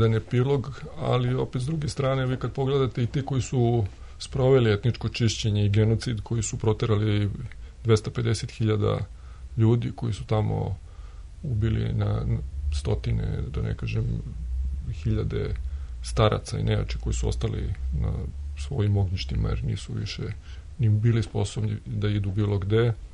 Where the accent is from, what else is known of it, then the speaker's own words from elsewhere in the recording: Lika-Senj County, Croatia; I moja porodica, mi smo iz Podvelebitskog Podgorja, babci iz jednog malog etnički čistog srpskog sela